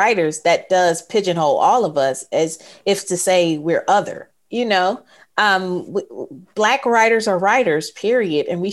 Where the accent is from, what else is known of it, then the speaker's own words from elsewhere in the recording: Mississippi, United States; I'm from Mississippi. Mississippi has a rich literary history.